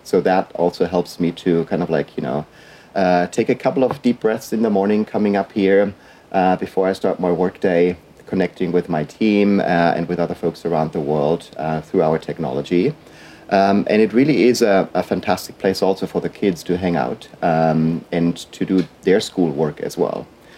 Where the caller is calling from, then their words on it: California, United States; I'm joining you today from my geodesic dome in our little forest here in the Santa Cruz Mountains.